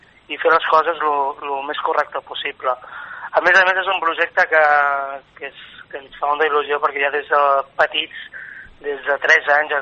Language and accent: Catalan; Calella, Catalonia, Spain; sort d'haver nascut a un gran poble, no? Ja sembla que els últims anys no puc estar gairebé mai en el meu poble